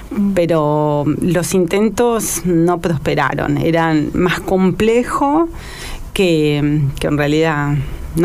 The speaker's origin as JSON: {"language": "Spanish", "town": "General Roca", "region": "Río Negro", "country": "Argentina", "tie": "born there", "said": "Yo soy nacida en General Roca"}